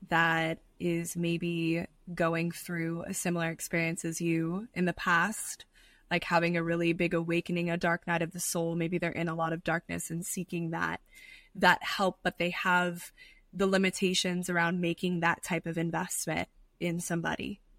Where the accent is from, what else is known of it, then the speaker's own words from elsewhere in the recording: Arizona, United States; also born or lived in Scottsdale; now in Costa Rica; I'm from Arizona.